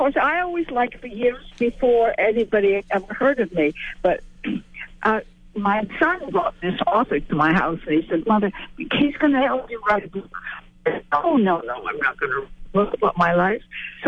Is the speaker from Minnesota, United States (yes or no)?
yes; Albert Lea, Minnesota, United States; And I am from the Midwest, being from Albert Lea, Minnesota.